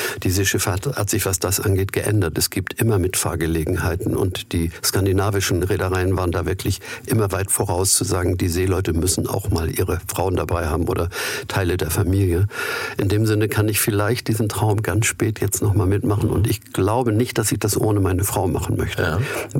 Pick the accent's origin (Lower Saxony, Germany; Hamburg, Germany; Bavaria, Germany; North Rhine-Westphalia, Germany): Hamburg, Germany; Wir haben auch Kreuzfahrten gemacht, wie man so als Hamburger ist, wenn die andauernd vorbeifahren.